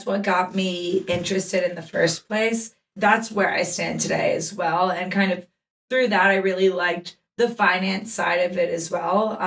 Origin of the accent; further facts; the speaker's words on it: Baltimore, Maryland, United States; And being born and raised in Baltimore